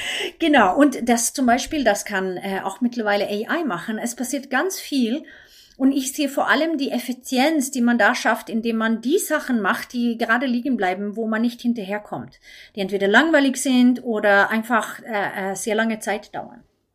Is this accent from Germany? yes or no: no; Sweden; German is a second language; Ich komme ja aus Schweden, wie man am Anfang gehört hat.